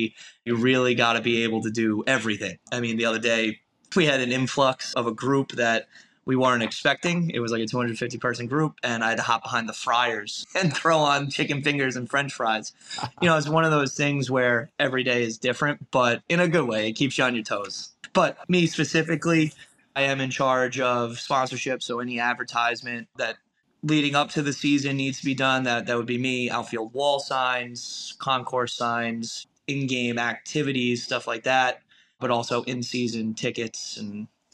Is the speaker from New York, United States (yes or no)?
yes; Staten Island, New York, United States; I am the director of sponsorship for Staten Island Entertainment and the Staten Island Ferry Hawks, based out of Staten Island, New York, which is a borough of New York City. Grew up here my whole life